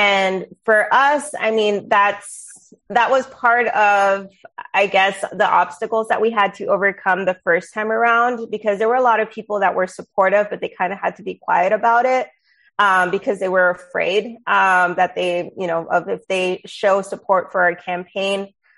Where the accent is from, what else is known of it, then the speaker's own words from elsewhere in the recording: Laredo, Texas, United States; my hometown of Laredo, which is where I live